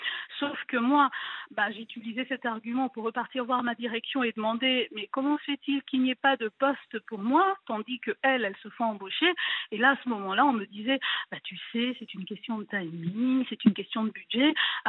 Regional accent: Gabon; now in France; je suis d'origine donc africaine et mon père qui avait prévu pour moi un destin tout tracé dans mon pays d'origine, le Gabon

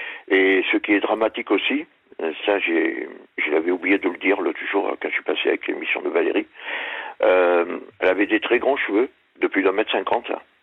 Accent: France; also born or lived in La Réunion; moi, je suis français, mais j'ai vécu à La Réunion.

